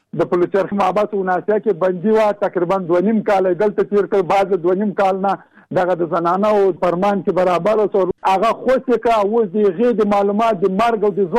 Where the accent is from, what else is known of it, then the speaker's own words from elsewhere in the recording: Jalalabad, Nangarhar, Afghanistan; زه د جلال آباد.